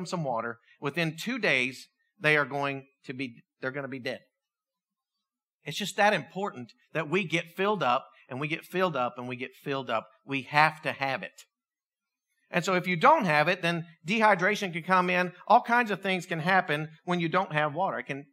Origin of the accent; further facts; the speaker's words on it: Pennsylvania, United States; now in Texas, United States; I was born in Texas. And so I got that going for me. I've been in Texas for 31 years. I grew up in Pennsylvania.